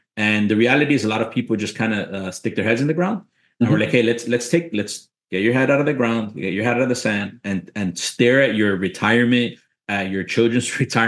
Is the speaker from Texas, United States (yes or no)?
no; Cleveland, Ohio, United States; born there; my family immigrated to this country 50 mm-hmm. years ago. So I was born in Cleveland. Went through school, got out of high school, went to college